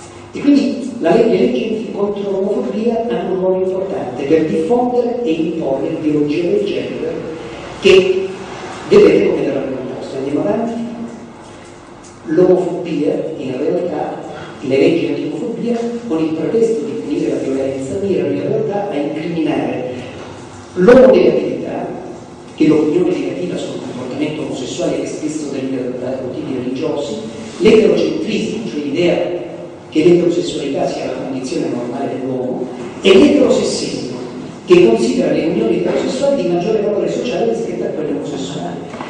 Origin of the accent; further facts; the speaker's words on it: Calabria, Italy; io sono del sud, sono calabrese come voi, e sapete che noi veniamo considerati arretrati come meridionali, no?